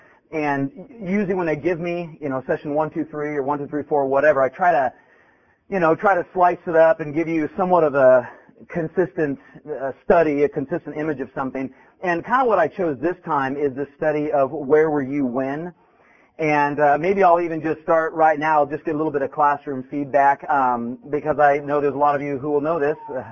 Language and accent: English; Grass Valley, California, United States; I'm from Grass Valley, California, which is about an hour out of Sacramento